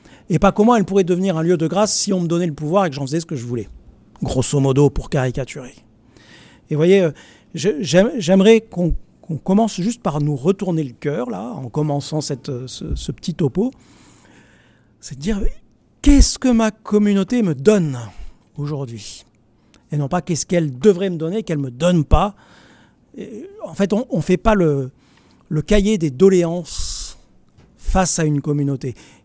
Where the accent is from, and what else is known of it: Marseille, Provence-Alpes-Côte d'Azur, France; born or raised there